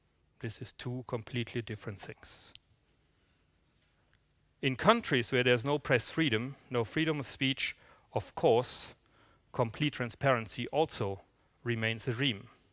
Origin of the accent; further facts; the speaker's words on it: Germany; now in Liechtenstein; even though I live in Liechtenstein today, my home country is Germany